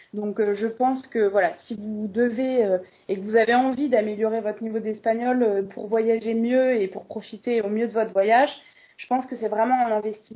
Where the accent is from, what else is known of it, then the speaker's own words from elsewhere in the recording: Paris, Île-de-France, France; nous, on vient de Paris